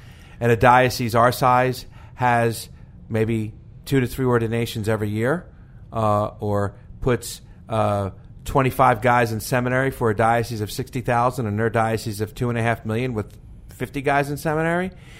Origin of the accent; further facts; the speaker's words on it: New York, United States; I grew up in New York.